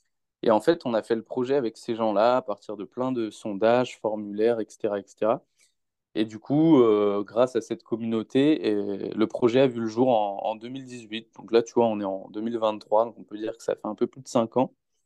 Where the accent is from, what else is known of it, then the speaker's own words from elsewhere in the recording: Rennes, Brittany, France; now in Lyon, France; moi j'ai 31 ans, je suis originaire de Rennes, mais je vis sur Lyon là, depuis à peu près 2 ans, super ville.